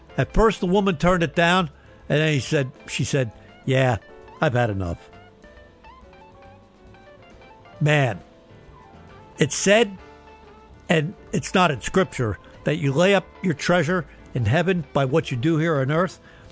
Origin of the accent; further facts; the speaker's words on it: United States; so I got some divided loyalty, but I'm an American. Don't have dual citizenship yet